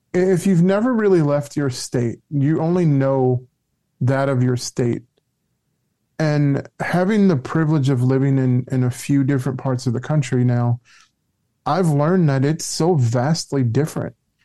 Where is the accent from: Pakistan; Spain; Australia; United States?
United States; New Orleans, Louisiana; I went down there to Laredo, and I grew up in New Orleans. So I grew up in a very multicultural area.